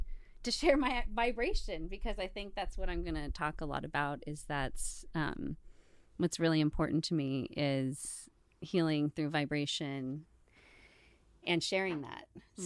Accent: Los Banos, California, United States; I grew up, I was born and raised in Los Banos. My family comes from here. I had been away from Los Banos since I was like 19 years old before, you know, returning in 2020.

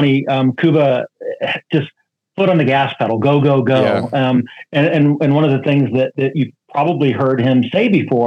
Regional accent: Iowa, United States; now in Phoenix, United States; I was born and raised in Iowa on steak and potatoes and corn.

